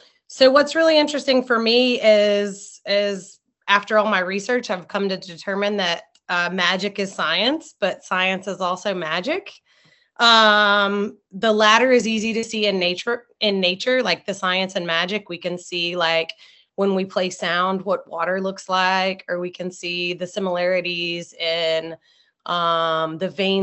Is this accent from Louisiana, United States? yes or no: yes; New Orleans, Louisiana, United States; I grew up in the New Orleans area, so I had a lot of spiritual practices that I saw as a kid.